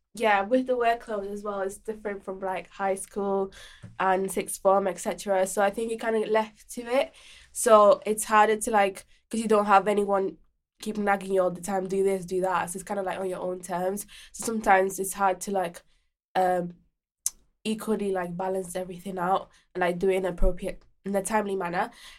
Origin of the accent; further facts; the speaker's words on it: Spain; born there; English is a second language; now in England; So basically, I was born in Spain, and then when I moved here, I spoke English